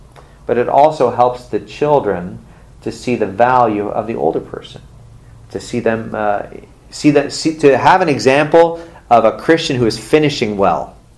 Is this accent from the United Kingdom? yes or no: no; Toronto, Ontario, Canada; moved away as an adult; now in Mississippi, United States; Okay, we came from Toronto, Canada.